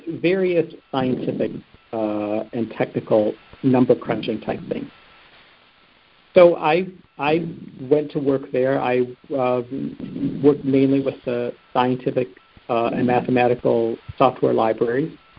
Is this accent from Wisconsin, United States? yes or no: yes; Wisconsin, United States; So I was born and raised in Wisconsin, and for college, I went to Michigan State University